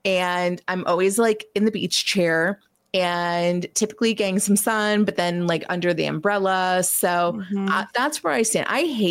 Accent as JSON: {"language": "English", "region": "New Jersey", "country": "United States", "said": "I am from New Jersey, of course."}